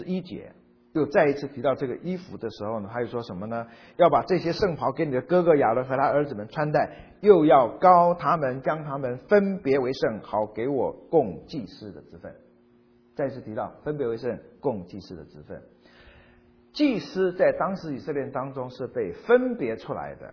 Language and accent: Chinese; Taiwan; 我们从小在台湾受教育